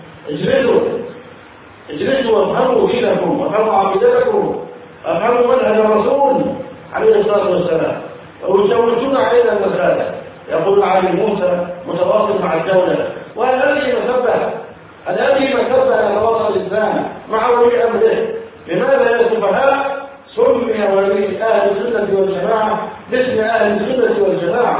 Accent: Egypt; أن يحفظ بلدنا مصر

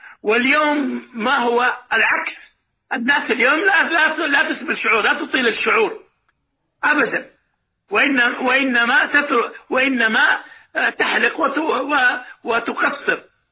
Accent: Saudi Arabia; وعندنا في السعودية

